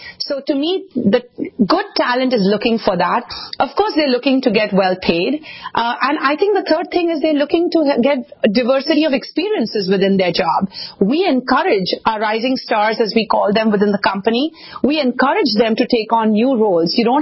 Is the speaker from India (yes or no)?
yes; Mumbai, Maharashtra, India; being born and raised in Mumbai in a very close-knit middle-class family